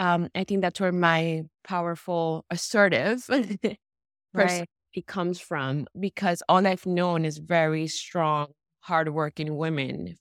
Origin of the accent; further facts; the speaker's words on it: Guayaquil, Guayas, Ecuador; also born or lived in Miami, United States; But I was born in Miami, and when I was around 3 months old, I went to be raised in Guayaquil, Ecuador, which I'm very proud of.